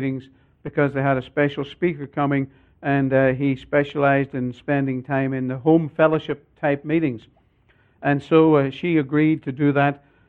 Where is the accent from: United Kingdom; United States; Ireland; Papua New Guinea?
Ireland; seeing I'm from Ireland, and it's from the north of Ireland, and I happen to know the town that the story comes from